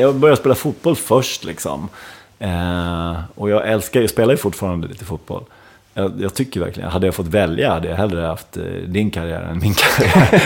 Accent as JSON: {"language": "Swedish", "town": "Ludvika", "region": "Dalarna County", "country": "Sweden", "tie": "born or raised there", "also_born_or_lived": "Stockholm / Norrtälje", "said": "Sen flyttade vi runt lite grann till olika små orter, inte i Dalarna. Så jag hamnade i Dalarna först när jag var 5 år."}